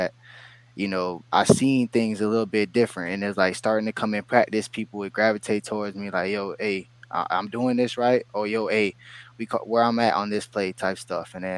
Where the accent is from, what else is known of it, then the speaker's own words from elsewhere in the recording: Florida, United States; My whole family, I'm from Broward County, and you know, my whole family played football.